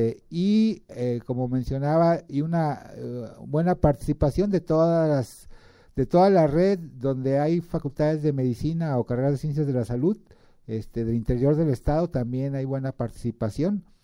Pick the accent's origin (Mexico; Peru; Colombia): Mexico; como buenos mexicanos, el último día es la afluencia más grande